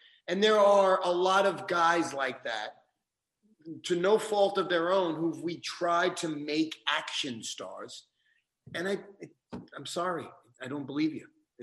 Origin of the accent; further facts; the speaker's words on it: Bronx, New York, United States; born there; I was born in the Bronx. I come from a rough background. I come from immigrant family.